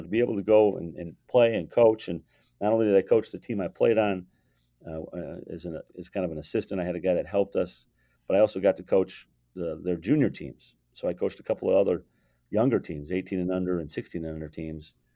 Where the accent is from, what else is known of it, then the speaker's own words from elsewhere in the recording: Minneapolis, Minnesota, United States; also born or lived in St. Paul; I grew up in Minneapolis, went to high school in Minneapolis, went to college in St. Paul, which was 20 minutes away from where I grew up.